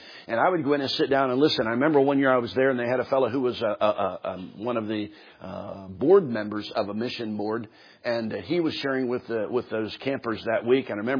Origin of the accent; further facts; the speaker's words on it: Philadelphia, Pennsylvania, United States; I was preaching in a church just south of where I grew up in Philadelphia